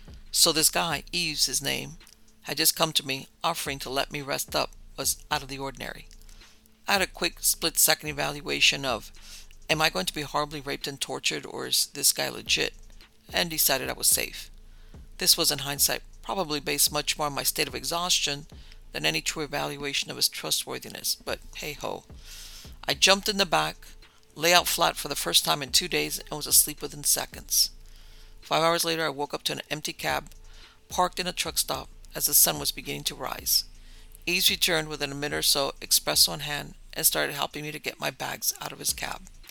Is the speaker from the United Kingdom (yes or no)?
yes; Newcastle, North East England, United Kingdom; I'm a Brit. One trip, I was hitching from Newcastle, my hometown, to the south of France.